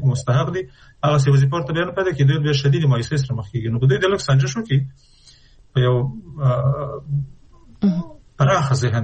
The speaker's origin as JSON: {"language": "Pashto", "country": "Afghanistan", "said": "نو چون موږ د افغانستان خلک یو، د افغانستان په هر فرد که هغه نظام کې که بیرون د نظام یې موږ پې مکلفیت لرو"}